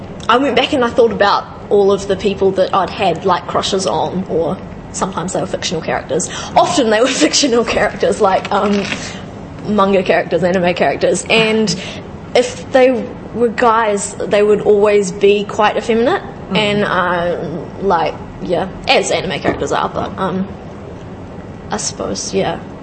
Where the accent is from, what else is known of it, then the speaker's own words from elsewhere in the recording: New Zealand; I'm a Kiwi, but that doesn't really mean a lot.